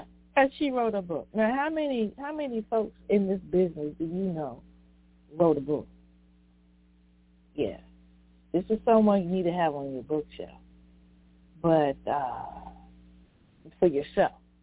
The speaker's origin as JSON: {"language": "English", "town": "Sussex County", "region": "Virginia", "country": "United States", "tie": "born or raised there", "said": "in my hometown of Sussex County, Virginia, a two-part series."}